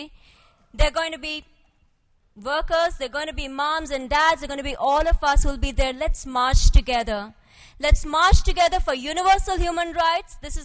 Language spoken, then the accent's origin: English; India; As an Indian woman, how I define patriarchy.